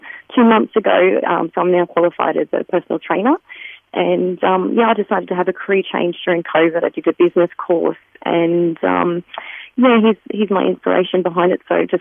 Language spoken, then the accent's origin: English; Cessnock, New South Wales, Australia; also born or lived in Newcastle; now in London, United Kingdom; I am originally from Cessnock and I lived in Newcastle for a bit of time, then moved to London for 8.5 years.